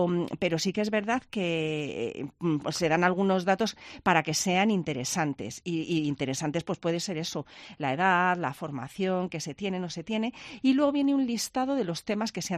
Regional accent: Valladolid, Castile and León, Spain; aquí cuando decimos que somos de Valladolid, que no tenemos acento, tal, es que no nos oímos a nosotros mismos

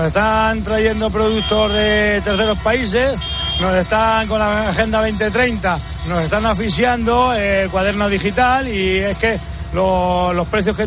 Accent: Valmojado, Castilla-La Mancha, Spain; venimos de la parte de nuestra ruta, es de Extremadura, pero yo vengo de Valmojado, Toledo.

